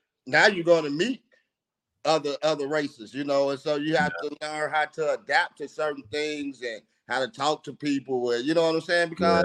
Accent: Gary, Indiana, United States; I grew up in Gary, Indiana.

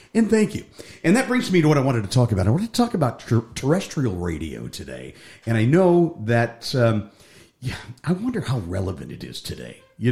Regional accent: Cleveland, Ohio, United States; I grew up in Cleveland, so it was like

